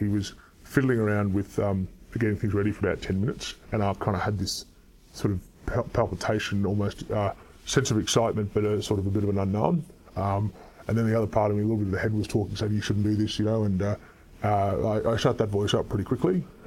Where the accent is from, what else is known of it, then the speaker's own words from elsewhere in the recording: Adelaide, South Australia, Australia; where I grew up in Adelaide.